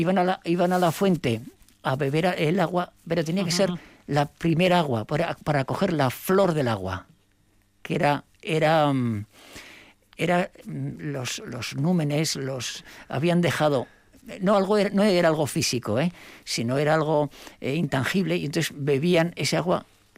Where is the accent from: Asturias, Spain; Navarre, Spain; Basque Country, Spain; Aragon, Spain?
Basque Country, Spain; Domaiquia; Sí, de Domaiquia. Y ahí se ponía el ramo de San Juan, en la puerta.